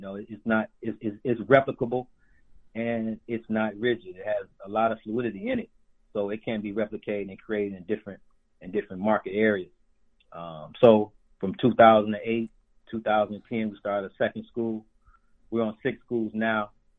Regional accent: Detroit, Michigan, United States; I'm really from Detroit. So, you know, I was that crucible in Detroit is something different.

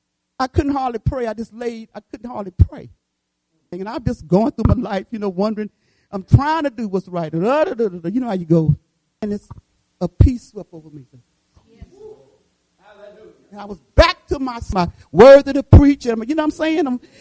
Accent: Michigan, United States; born there; I knew I was in Detroit, Michigan. I was born in Michigan.

